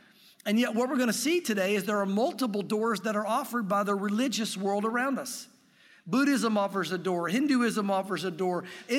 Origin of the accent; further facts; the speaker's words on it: Jonesville, United States; I had Charlie and Chuck as my two best friends growing up in Jonesville.